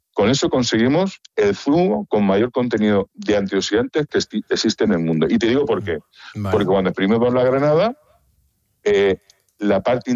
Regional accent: Elche, Valencian Community, Spain; now in Murcia, Spain; Yo soy de Elche, ¿vale? Mi proyecto nació en Elche. Y bueno, pues ahora mismo estoy en Murcia

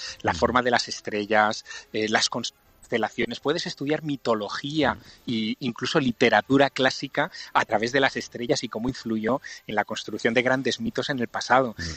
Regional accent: Teruel, Aragon, Spain; Y hoy he vuelto a mi tierra, a Teruel

